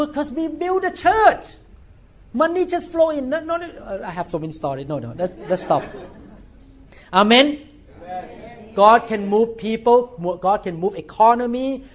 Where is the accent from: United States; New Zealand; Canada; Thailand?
Thailand; English is a second language; moved away as an adult; I'm a neurosurgeon from Thailand. I want to be trained here.